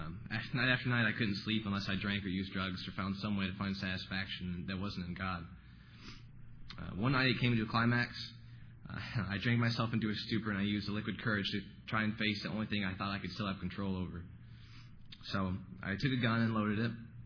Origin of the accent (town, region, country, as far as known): Tennessee, United States; born there